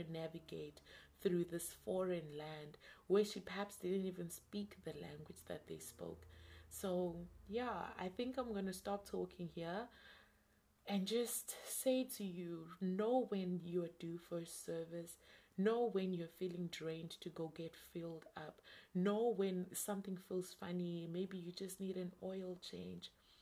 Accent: South Africa; And I mean, if I'm South African, so over here it's very dangerous to just stop for anybody.

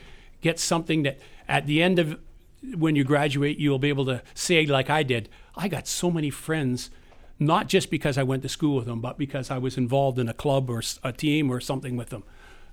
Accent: Prince Rupert, British Columbia, Canada; But anyhow, I grew up in Prince Rupert. Prince Rupert is a town up north.

